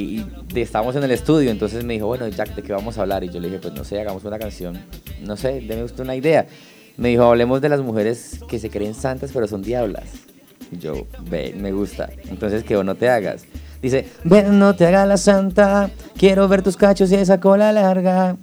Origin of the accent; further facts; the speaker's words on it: Meta, Colombia; Como lo dije ahorita, yo soy totalmente llanero.